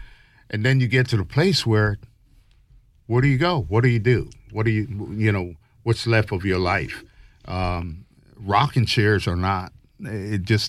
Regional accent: U.S. Virgin Islands; also born or lived in Connecticut; now in United States; I grew up in the Virgin Islands, and I had moved from the Virgin Islands to Connecticut.

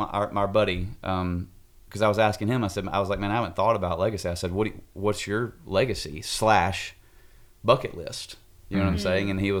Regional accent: United States; And I love being an American. Like, yeah. I'm proud to be an American.

